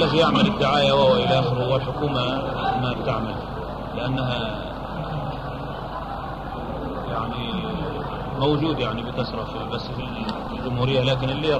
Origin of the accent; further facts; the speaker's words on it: Egypt; يعني كبار الشخصيات عندنا في مصر نذهبوا مع سيادة السفير.